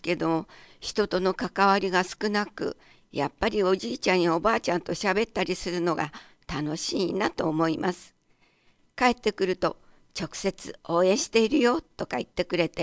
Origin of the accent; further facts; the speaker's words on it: Izumisano, Osaka, Japan; 今度泉佐野へ行くけどどこがおすすめかな？とか尋ねてもらえたり、自分の地元について話したりする機会が増えました。